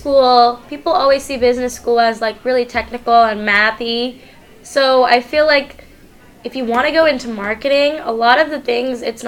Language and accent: English; California, United States; because I'm from the Bay Area, mm-hmm. Silicon Valley.